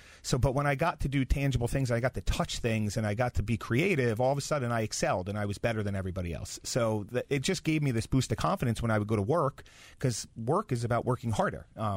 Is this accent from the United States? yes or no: yes; Carmel, New York, United States; also born or lived in Patterson; I grew up in Carmel, New York, Patterson, New York, and went to Carmel High School.